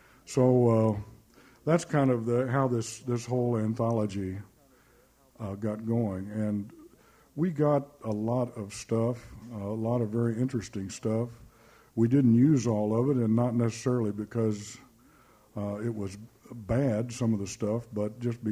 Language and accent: English; Boonville, Missouri, United States; around my hometown of Boonville, where I live, there on the Missouri River.